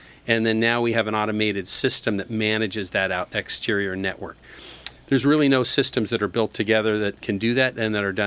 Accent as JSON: {"language": "English", "town": "Long Beach", "region": "California", "country": "United States", "tie": "born or raised there", "said": "And so we were raised together in Long Beach."}